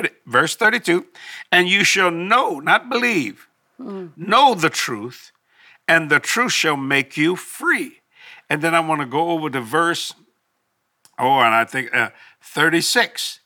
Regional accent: United States; And I'm so glad that I'm an American.

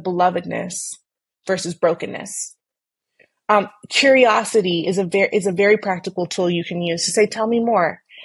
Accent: Texas, United States; Well, I'm from Texas, so a big one might be immigration, right?

